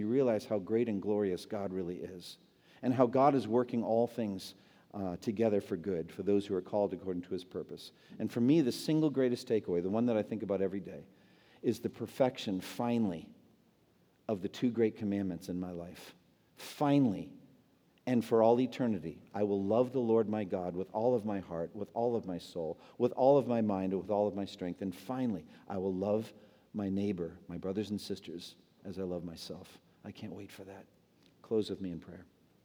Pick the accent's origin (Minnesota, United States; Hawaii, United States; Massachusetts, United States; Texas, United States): Massachusetts, United States; Boston; I was in the Boston Public Library a number of years ago. I'm from Boston.